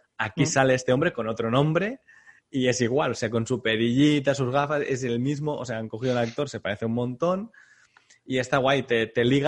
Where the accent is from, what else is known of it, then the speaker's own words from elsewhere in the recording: Catalonia, Spain; Y el final, que como catalán puedo hablar del final, ¿no?